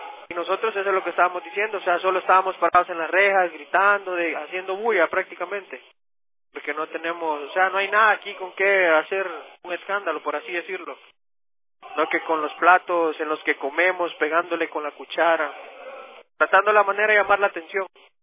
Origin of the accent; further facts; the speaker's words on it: Guatemala; soy guatemalteco y tengo prácticamente 15 meses detenido en esta prisión.